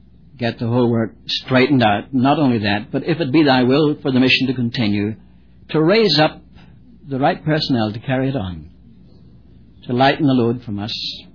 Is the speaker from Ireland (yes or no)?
yes; Ireland; born there; Now, I'm Irish by birth.